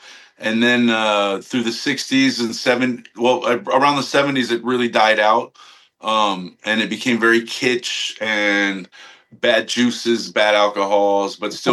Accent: California, United States; As you were just stating, I come from Southern California. I grew up in the desert.

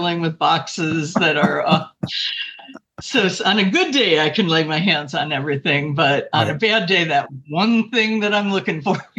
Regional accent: Chicago, Illinois, United States; and then my hometown was Chicago. So I started with Chicago

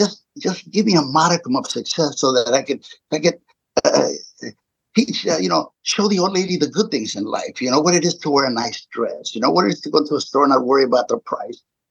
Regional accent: Compton, California, United States; You know, I grew up in Compton, so I knew what would work there.

